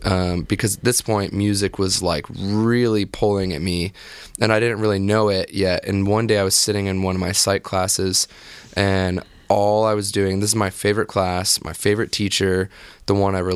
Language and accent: English; Dayton, Ohio, United States; moved away; You know, I am a kid from Dayton, Ohio.